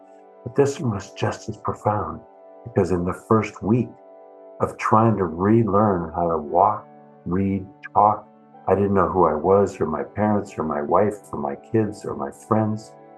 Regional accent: Midwest, United States; I discovered my ethnocentrism growing up in the Midwest of this continent was so deep that I didn't know how to do any of the bridging between myself and anybody different.

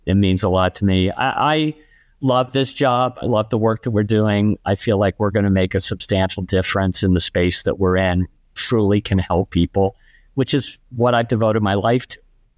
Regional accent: Burlington, Vermont, United States; I grew up in Burlington, Vermont, and we were all about hockey.

